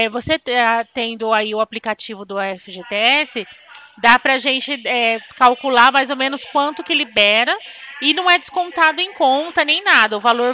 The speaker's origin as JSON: {"language": "Portuguese", "region": "São Paulo", "country": "Brazil", "said": "eu sou do estado de São Paulo, mas eu atendo o Brasil todo."}